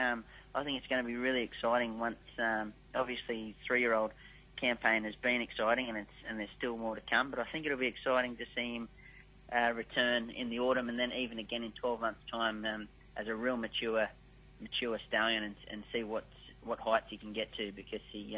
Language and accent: English; Point Clare, New South Wales, Australia; I grew up on the Central Coast of New South Wales at a suburb called Point Clair with my three sisters.